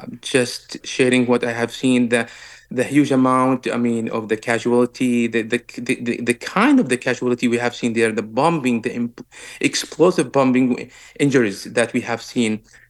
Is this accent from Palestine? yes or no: yes; West Bank, Palestine; I grew up in the West Bank and under the military occupation